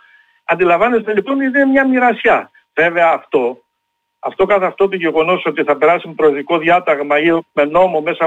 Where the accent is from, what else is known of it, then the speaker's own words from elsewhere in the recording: Greece; Δεν είμαι, είμαι Έλληνας, και επειδή θέλω το καλό της χώρας μου